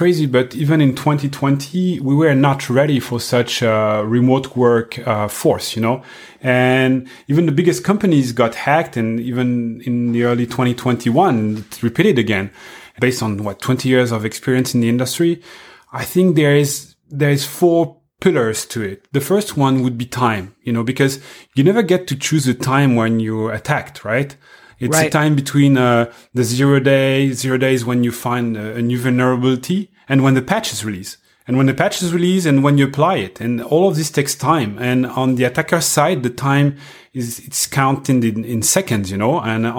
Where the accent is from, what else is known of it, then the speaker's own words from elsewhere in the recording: France; accent: French; English is a second language; I'm really happy to be there with you and discussing, and with my strong French accent, I hope everyone will understand.